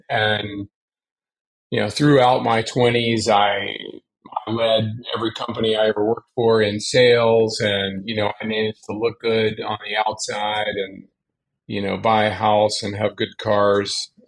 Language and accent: English; North Carolina, United States; For me, I grew up in North Carolina. Went to the University of North Carolina, Chapel Hill, thinking I was pretty awesome.